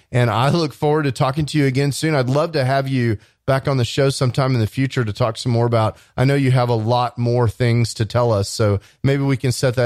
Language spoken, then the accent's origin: English; Texas, United States; I'm from Texas and everything's bigger in Texas.